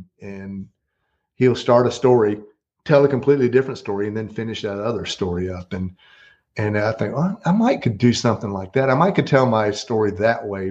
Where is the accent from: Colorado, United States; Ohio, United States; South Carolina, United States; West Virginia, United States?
South Carolina, United States; Myrtle Beach; My years growing up in Myrtle Beach